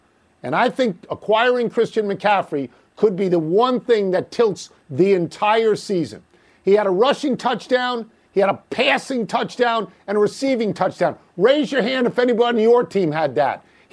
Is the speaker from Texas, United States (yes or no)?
no; Philadelphia, Pennsylvania, United States; from Philly